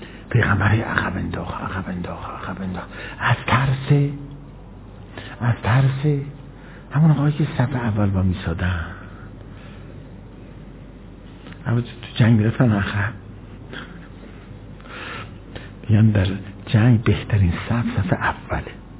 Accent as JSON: {"language": "Persian", "country": "Iran", "said": "ما ایرانی هستیم اول یا عرب؟ اول مسلمانیم، ما اول مسلمانیم."}